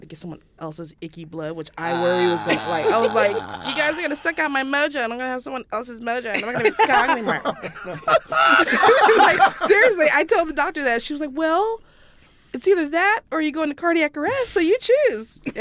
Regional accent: Carson, California, United States; I grew up in Carson in Los Angeles.

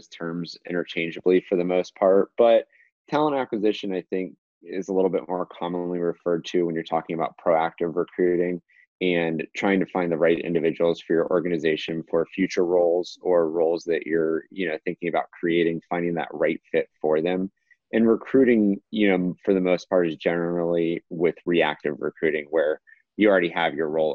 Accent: Tampa, Florida, United States; I'm born and raised in Tampa and saw a lot about how tech companies were moving here

